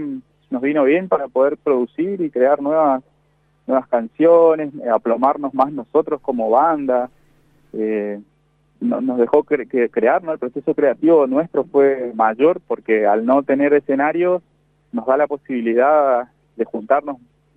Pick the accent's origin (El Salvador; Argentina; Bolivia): Argentina; Santo Tomé, Corrientes; Porque estamos acá enfrente, nosotros somos de Santo Tomé, Corrientes, sí. Tenemos acá enfrente de Brasil